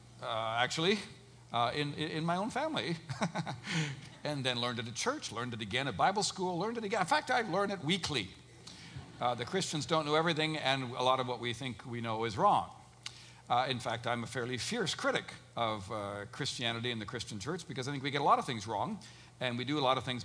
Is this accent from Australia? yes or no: no; Canada; I was raised in Canada by Christian parents